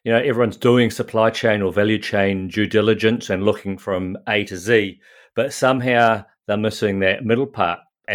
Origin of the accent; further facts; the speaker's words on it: New Zealand; now in Hamburg, Germany; So I'm actually a Kiwi, a New Zealander living in Hamburg, Germany. So I've been here about 9 years now.